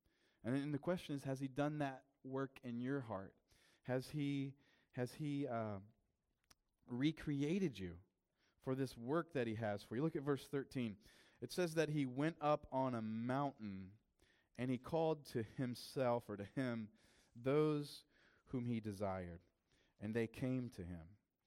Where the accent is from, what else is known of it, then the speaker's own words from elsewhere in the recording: South Carolina, United States; This is something from kind of my hometown. We have this beautiful mountain. You guys know I'm like a hillbilly from South Carolina, right? So this is one of our mountains. It's called Table Rock.